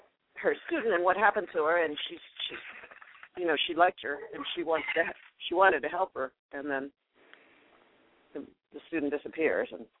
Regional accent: Pittsburgh, Pennsylvania, United States; I grew up in Pittsburgh. I spent my summers on the eastern shore of Maryland, but I grew up in Pittsburgh.

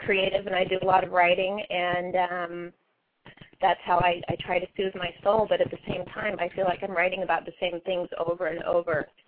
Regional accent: Portland, Oregon, United States; I'm from Portland, Oregon.

